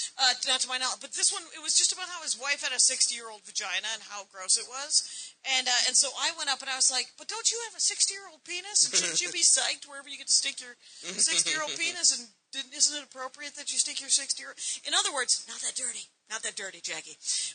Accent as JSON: {"language": "English", "town": "South Milwaukee", "region": "Wisconsin", "country": "United States", "said": "I wasn't just fully formed like Venus coming out of a seashell in Lake Michigan. Because I'm from Wisconsin."}